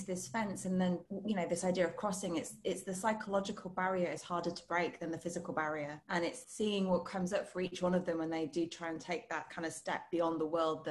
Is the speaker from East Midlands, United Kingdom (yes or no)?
no; Stockport, North West England, United Kingdom; also born or lived in Leeds; I'm originally from Stockport and then I spent about 10 years after that in Leeds. So I'm 30 years northern. Currently based in the South.